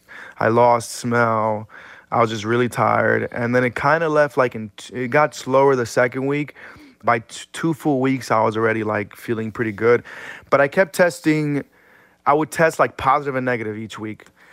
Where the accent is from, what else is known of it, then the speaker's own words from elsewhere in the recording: New York, United States; And I talk about New York because I'm from New York.